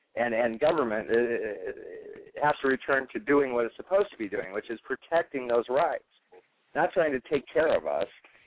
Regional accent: Iowa, United States; Here in my home state of Iowa, we were not satisfied with anybody in the field 4 years ago

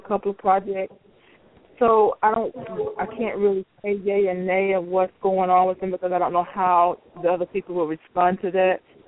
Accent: Tennessee, United States; yes, Tennessee is my hometown, so I'm very familiar with that area.

